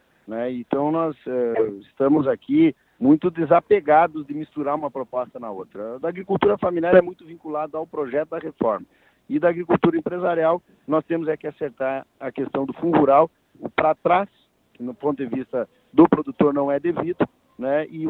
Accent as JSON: {"language": "Portuguese", "country": "Brazil", "said": "quem vai resolver os problemas do Brasil somos nós, brasileiros, todos unidos."}